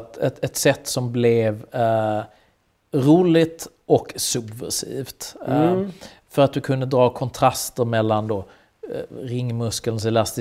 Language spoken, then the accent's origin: Swedish; Malmö, Skåne, Sweden; Det där har ju funnits, det har funnits länge. Jag har vuxit upp i Malmö.